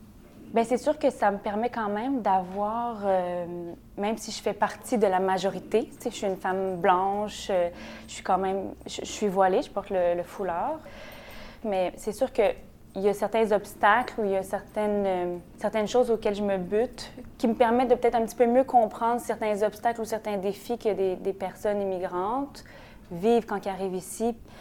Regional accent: Montreal, Quebec, Canada; born there; Je suis née à Montréal. J'ai un parcours quand même un petit peu particulier parce que dans ma trajectoire de vie, j'ai choisi l'islam en fait comme religion. Disons que ça me distingue un petit peu. Mes parents sont québécois

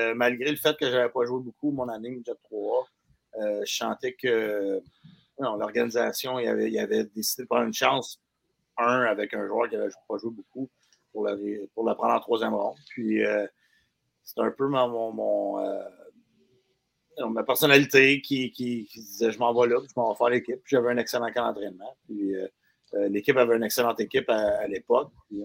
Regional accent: Saint-Hubert, Quebec, Canada; now in Chambly, Canada; je suis originaire de la Rive-Sud de Montréal, à Saint-Hubert. Je demeure à Chambly maintenant, mais qui est une petite banlieue sur la Rive-Sud de Montréal, là, à quelques minutes de où j'ai grandi.

